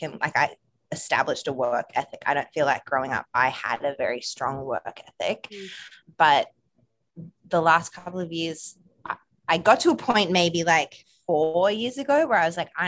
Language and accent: English; Australia; I'm from Australia, but it isn't for me.